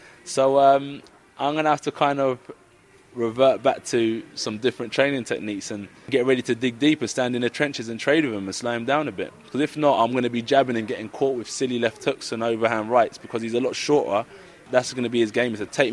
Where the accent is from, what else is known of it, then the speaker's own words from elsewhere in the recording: Watford, East of England, United Kingdom; people that I grew up with in Watford